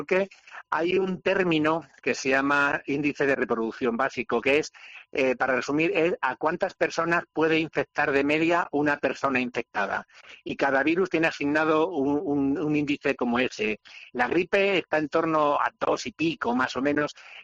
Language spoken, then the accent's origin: Spanish; Extremadura, Spain; que por cierto creo que se ha dado algún caso recientemente en mi tierra chica, en Extremadura.